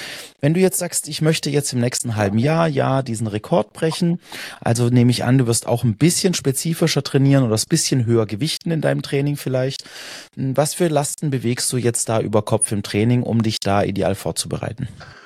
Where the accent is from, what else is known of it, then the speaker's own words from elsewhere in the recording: Baden-Württemberg, Germany; oder auch hier bei uns im Schwarzwald.